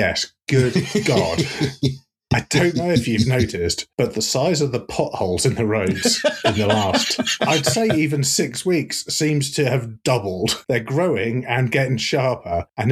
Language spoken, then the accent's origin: English; United Kingdom; But we never get straight to the point because we're British.